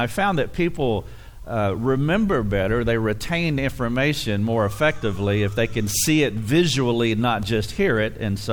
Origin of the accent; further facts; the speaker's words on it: the South, United States; And because I'm from the South, I talk real slow.